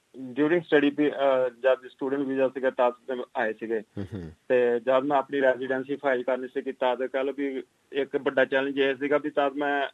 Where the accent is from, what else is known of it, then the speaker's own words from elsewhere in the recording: Hoshiarpur, Punjab, India; ਮੈਂ ਵੀ ਹੁਸ਼ਿਆਰਪੁਰ ਤੋਂ ਬਿਲੋਂਗ ਕਰਦਾ